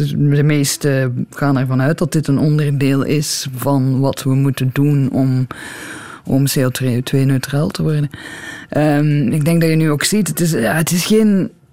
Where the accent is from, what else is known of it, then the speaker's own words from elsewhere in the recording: Belgium; En dat is niet makkelijk om te zeggen als Belg.